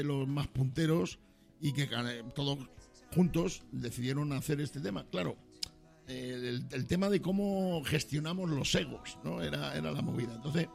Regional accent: Extremadura, Spain; yo ten en cuenta que soy extremeño.

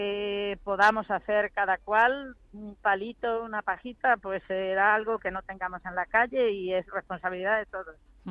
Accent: Guadamur, Castilla-La Mancha, Spain; Guadamur es un pueblo muy bonito, un pueblo con un castillo, con un yacimiento visigodo, el tesoro de Guarrazar que se encontró aquí

